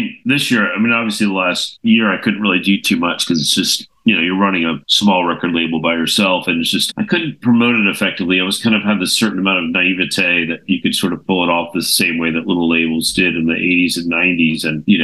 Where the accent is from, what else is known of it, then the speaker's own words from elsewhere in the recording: Richmond, Virginia, United States; where I had the fortune of growing up in Richmond, Virginia